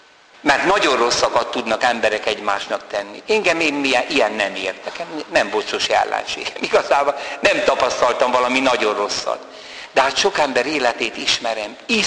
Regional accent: Hungary; now in France; Mondom, Magyarországról vagyok.

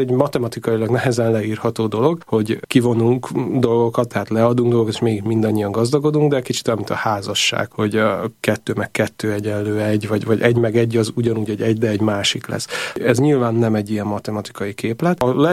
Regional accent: Nyíregyháza, Szabolcs-Szatmár-Bereg, Hungary; Nyíregyházán nőttem föl, és ott ugye a görög katolikusok aktívan jelen vannak. Én magam római katolikus családban nőttem föl, és katolikus hittanár is vagyok

